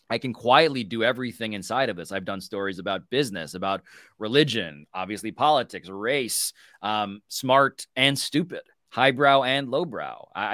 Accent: Manhattan, New York, United States; I'm from New York natively, grew up in Manhattan, yep, like blocks away from MSG.

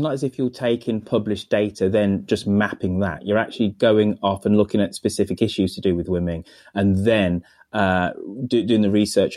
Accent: United Kingdom; now in United States; living, being British and then living in the United States

